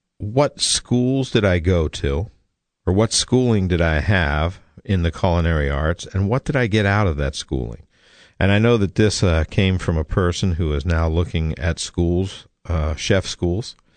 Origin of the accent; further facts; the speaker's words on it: Lebanon, Pennsylvania, United States; people from the town I grew up in Lebanon, Pennsylvania.